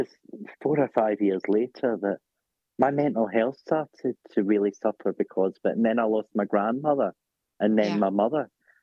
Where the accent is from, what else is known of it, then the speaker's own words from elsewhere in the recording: United Kingdom; being British the way we are